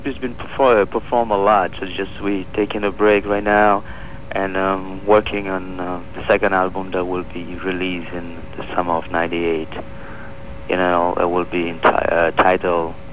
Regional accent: Dakar, Senegal; Yeah, born and raised in Dakar, Senegal.

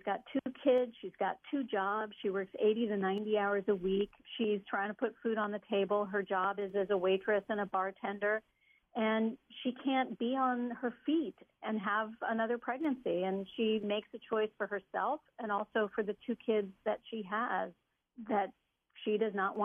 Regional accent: Missouri, United States; especially in my home state of Missouri, where there's an added layer of shame and stigma

